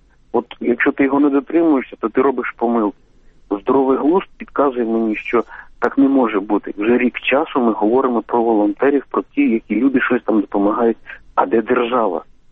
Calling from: Ternopil, Ternopil Oblast, Ukraine; Тернопіль.

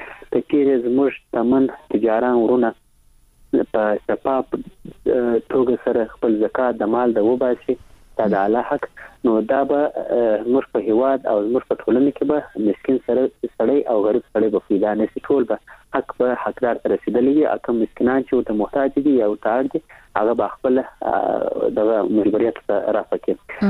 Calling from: Kandahar, Afghanistan; مزدن یار له کندهار درسره تلیفون لیکته وصل سوي.

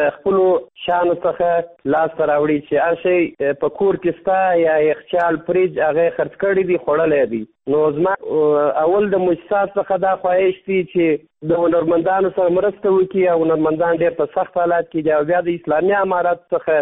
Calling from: Kandahar, Afghanistan

